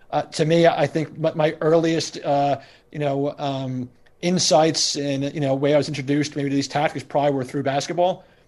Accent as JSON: {"language": "English", "region": "New York", "country": "United States", "tie": "born or raised there", "said": "I mean, I grew up in New York. My father was a junior high school basketball coach. He coached at IS 183 in the South Bronx"}